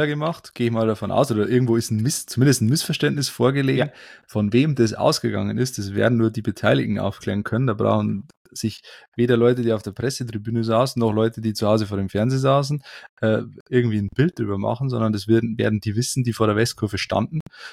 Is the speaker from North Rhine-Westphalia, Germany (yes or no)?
no; Bavaria, Germany; als Niederbayer, aber ich bin ja im Exil.